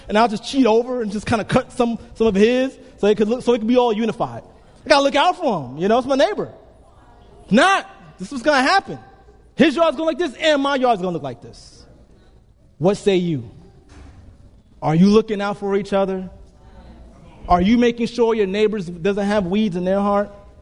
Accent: Brooklyn, New York, United States; Now, living in the South, you guys know I'm from Brooklyn. We don't deal with green grass, flower beds, mulch. No, concrete.

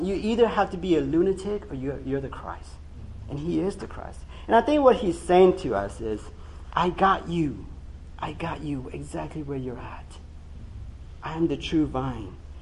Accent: Laos; moved away; When I came over from Laos, we were a poor family.

